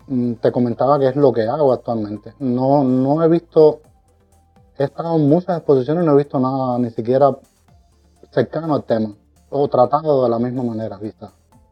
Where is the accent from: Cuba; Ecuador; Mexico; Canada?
Cuba; soy un artista cubano, graduado de la Escuela Nacional de Artes de Cuba, en la ciudad de La Habana.